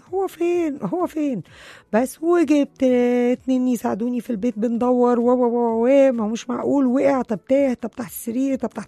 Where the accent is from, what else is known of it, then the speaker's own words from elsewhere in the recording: Egypt; احنا بالذات كمصريين، كبني ادمين طبعا بس كمصريين بالذات، أبطال عالم في عيشة الأحداث قبل وقوعها